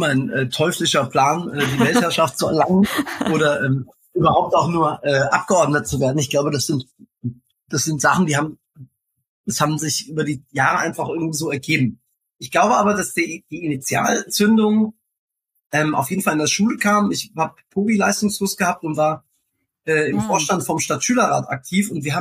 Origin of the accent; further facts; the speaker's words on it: Ostdorf, Germany; ich bin ja bei meinen Großeltern aufgewachsen in Ostdorf nach dem Tod meiner Mutter.